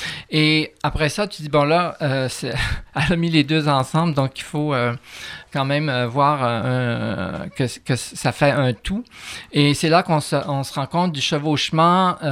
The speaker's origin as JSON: {"language": "French", "region": "Alberta", "country": "Canada", "said": "moi, je suis originaire de l'Alberta, de parents québécois."}